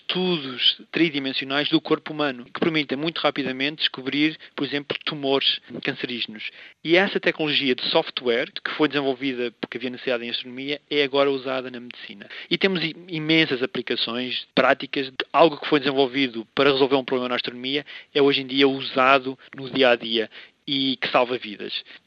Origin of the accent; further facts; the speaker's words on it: Portugal; como portugueses, estamos muito habituados a isso.